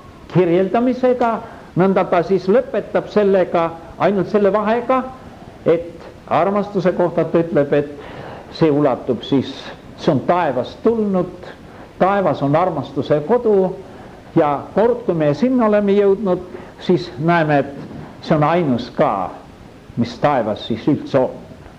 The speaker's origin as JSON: {"language": "Estonian", "town": "Kärdla", "region": "Hiiu County", "country": "Estonia", "tie": "born there", "said": "nad olid 30. aastal, kui mina sündisin Kärdlas"}